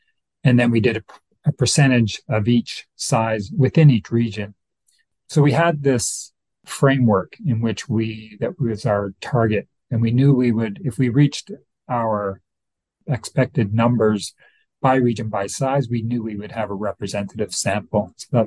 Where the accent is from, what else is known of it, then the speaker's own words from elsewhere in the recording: Toronto, Ontario, Canada; I grew up in the Toronto region, in the suburbs of Toronto.